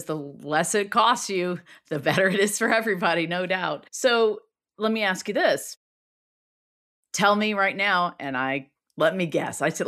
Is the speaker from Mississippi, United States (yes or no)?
yes; Mississippi, United States; accent: Mississippi; Maybe that was my Mississippi accent coming out.